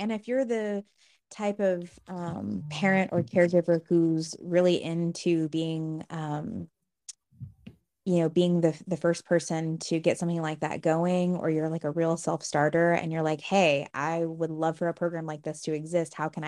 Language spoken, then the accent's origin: English; Austin, Texas, United States; And I'm from Austin, Texas